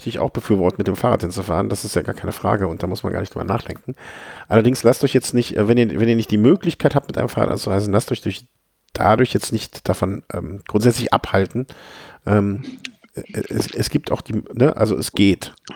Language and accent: German; Düsseldorf, North Rhine-Westphalia, Germany; born there; Ja, also ich bin ja geborener Düsseldorfer